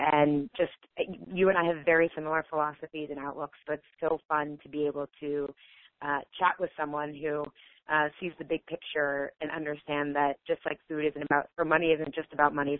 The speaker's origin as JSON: {"language": "English", "town": "Pittsburgh", "region": "Pennsylvania", "country": "United States", "tie": "born or raised there", "said": "I know, I grew up in Pittsburgh. The winters were brutal."}